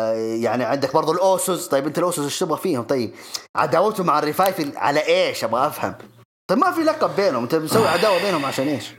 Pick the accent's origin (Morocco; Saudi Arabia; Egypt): Saudi Arabia; صرف عندنا في السعودية عادي